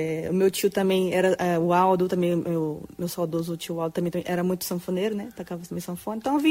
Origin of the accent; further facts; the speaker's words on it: Campo Grande, Mato Grosso do Sul, Brazil; born there; Eu nasci aqui mesmo em Campo Grande, né?